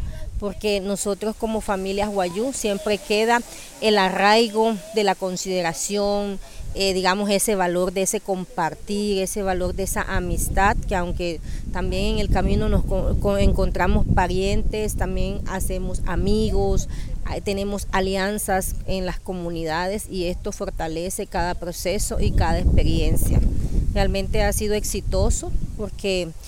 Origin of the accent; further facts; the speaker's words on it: Cabo de la Vela, La Guajira, Colombia; por parte de padre, pues privilegiosamente también … Soy del norte de La Guajira, de la comunidad Aipir, Cabo de la Vela.